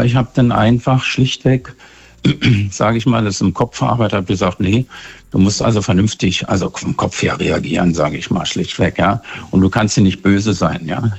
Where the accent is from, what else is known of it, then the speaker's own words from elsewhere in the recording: Berlin, Germany; born there; Ich bin geborener Berliner.